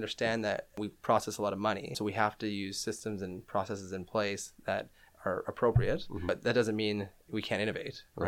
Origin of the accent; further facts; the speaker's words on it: Canada; So for us, being Canadian, we're super proud